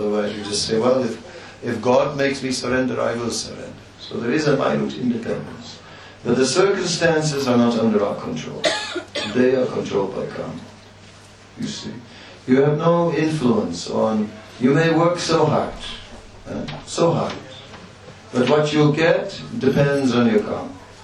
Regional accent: Netherlands; English is a second language; I said, I can swim, I'm from Holland, we can swim.

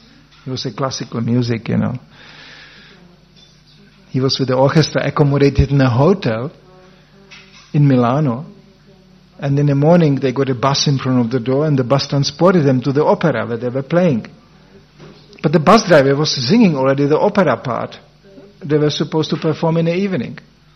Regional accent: Germany; I grew up in Germany, so I was entertained by German romantics.

